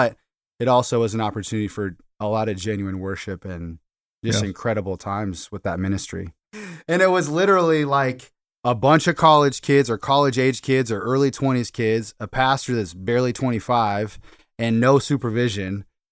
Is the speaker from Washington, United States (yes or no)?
yes; Washington, United States; and I grew up outside Seattle.